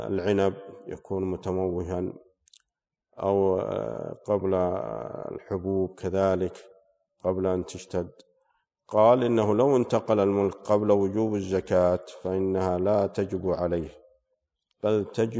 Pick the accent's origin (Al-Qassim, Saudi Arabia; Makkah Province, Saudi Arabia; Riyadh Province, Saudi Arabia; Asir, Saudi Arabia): Al-Qassim, Saudi Arabia; حنا عندنا في القصيم نسميه الجيرين